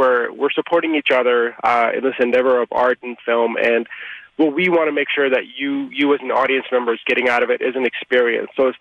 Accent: India; now in United States; I grew up in India, and I came to the U.S.

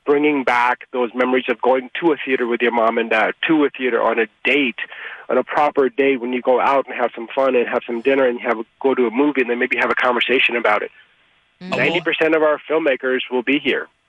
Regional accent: India; now in United States; I grew up in India, and I came to the U.S.

